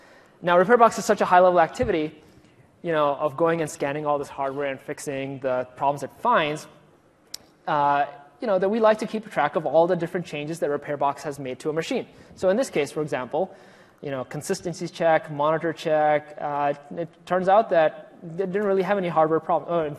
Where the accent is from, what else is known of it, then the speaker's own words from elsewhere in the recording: Minnesota, United States; and I'm from Minnesota, so I can say this